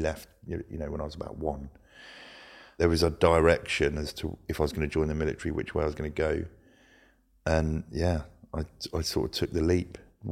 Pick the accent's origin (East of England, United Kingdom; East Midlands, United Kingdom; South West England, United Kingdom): East of England, United Kingdom; Luton; I grew up in Luton. It's not an affluent area. It wasn't where I was anyway.